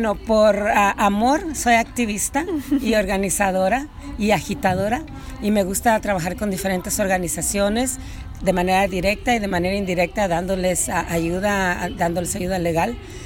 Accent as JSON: {"language": "Spanish", "country": "Mexico", "tie": "born there", "said": "Pero yo nací en México."}